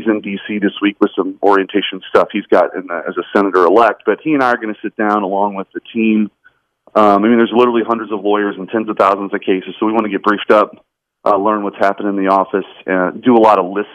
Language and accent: English; Missouri, United States; I grew up in North St. Louis County in a working class neighborhood.